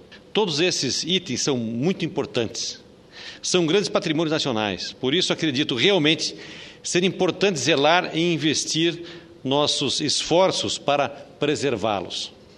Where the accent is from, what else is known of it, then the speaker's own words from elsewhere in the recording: Brazil; Como brasileiro, como cidadão preocupado com o desenvolvimento dessa geração